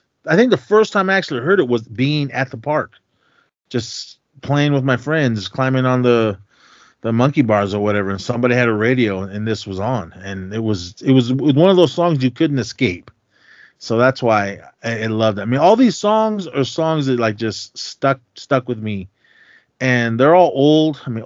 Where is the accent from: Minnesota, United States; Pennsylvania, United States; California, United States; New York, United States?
California, United States; Oakland; as for me, listening to hip-hop growing up in Oakland, I mean, I just heard this song and I was like, whoa.